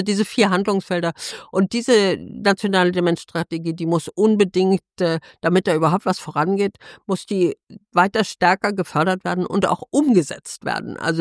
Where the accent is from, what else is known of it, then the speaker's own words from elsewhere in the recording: Munich, Bavaria, Germany; ich komme aus München